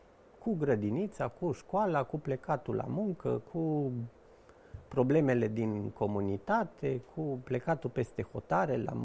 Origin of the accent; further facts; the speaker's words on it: Romania; pentru că sunt român, am fost educat în România, am trăit în România, am părinți, toate rudele mele în mare parte sunt în România